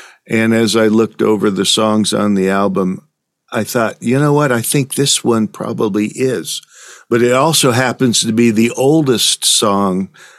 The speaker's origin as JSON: {"language": "English", "town": "North Platte", "region": "Nebraska", "country": "United States", "said": "Well, I come from North Platte, Nebraska. North Platte is a railroad town. It's a company town."}